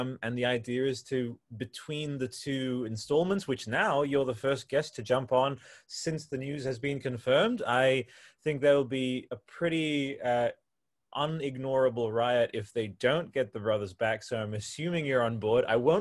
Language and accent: English; Australia; Also, I'm Australian, so I just liberally swear.